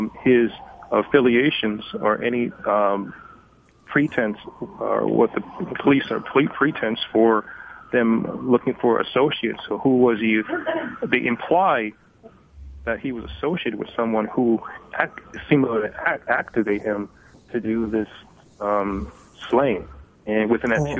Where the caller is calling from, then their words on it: Bronx, New York, United States; From the Bronx.